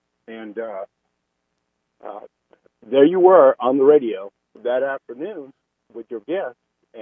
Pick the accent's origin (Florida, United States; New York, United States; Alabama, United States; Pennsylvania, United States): Alabama, United States; Huntsville; I'm actually from Huntsville. I'm just driving through Athens, actually.